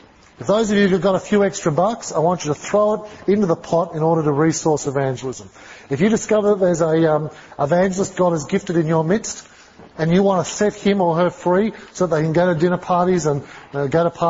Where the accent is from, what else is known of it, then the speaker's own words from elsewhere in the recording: Sydney, New South Wales, Australia; Mate, I mean, I come from Sydney.